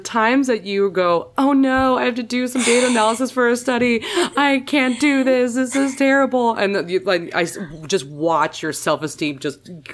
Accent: Manhattan, New York, United States; all my life growing up in New York and like the Gossip Girl world of Manhattan, private schools

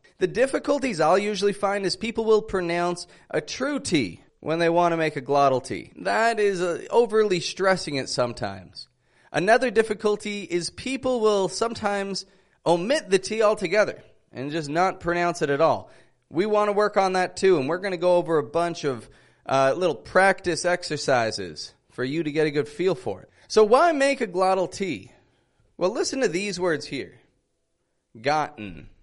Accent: Toronto, Ontario, Canada; I'm from Toronto

